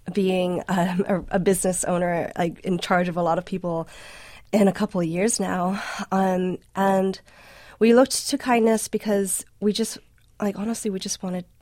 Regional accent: Hawaii, United States; Also, I'm from Hawaii. Like, we're really nice people.

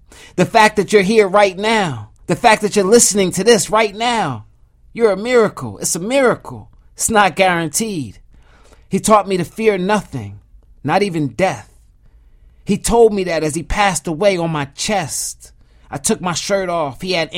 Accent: Zimbabwe; born there; And you mentioned I was born in Zimbabwe.

